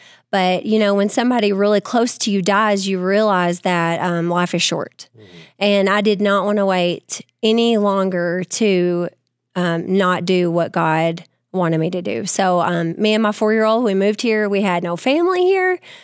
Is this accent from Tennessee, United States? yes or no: yes; Tennessee, United States; moved away as an adult; So I grew up in Tennessee and I moved here in 2018, was it?